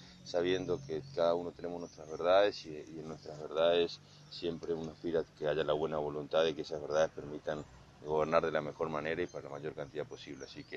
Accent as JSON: {"language": "Spanish", "country": "Argentina", "said": "la enorme alegría primero como argentino del hecho de votar, de elegir"}